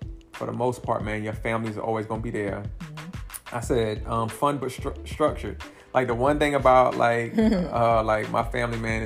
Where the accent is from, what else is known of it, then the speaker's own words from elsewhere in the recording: South Carolina, United States; Even though I'm from South Carolina.